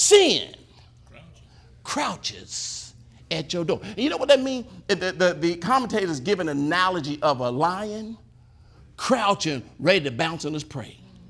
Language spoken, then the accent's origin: English; Tennessee, United States; I'm from Tennessee.